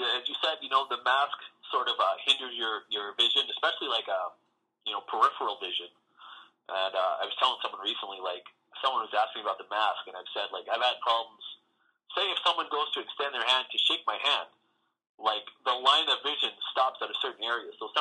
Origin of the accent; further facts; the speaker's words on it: Manitoba, Canada; being that, you know, we're from Manitoba